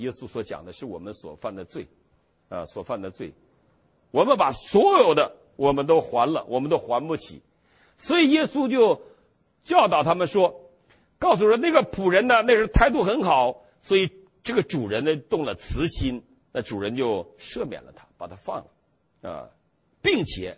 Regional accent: Northeast China, China

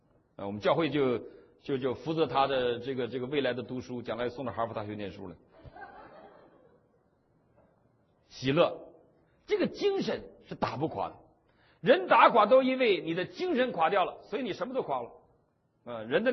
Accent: China; 他们还对我大陆人有点这个歧视

